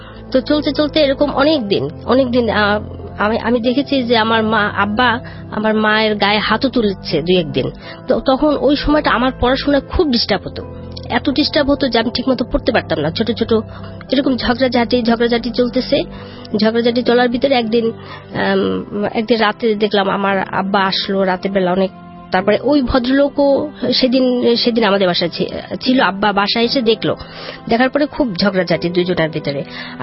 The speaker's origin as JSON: {"language": "Bangla", "town": "Barisal", "region": "Barisal Division", "country": "Bangladesh", "tie": "born or raised there", "said": "তো আমার জন্ম ওখানে, আমার নানা বাড়িতে, বরিশাল শহরেই আমাদের বাসা এবং আমার নানার বাসায় আমার জন্ম হয়।"}